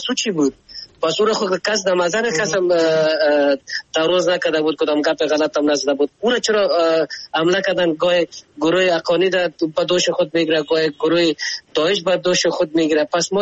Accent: Afghanistan; ما خو افغان هستیم

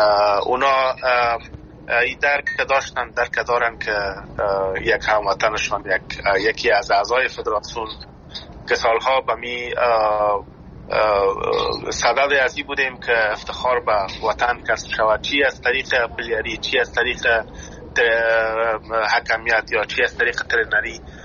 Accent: Afghanistan; born there; moved away; ما درست است که در افغانستان زاده شدیم

